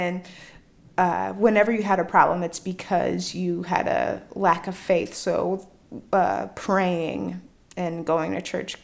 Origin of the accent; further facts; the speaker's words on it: Oakland, California, United States; I grew up in Sobrany Park in East Oakland. Definitely a poor working class neighborhood.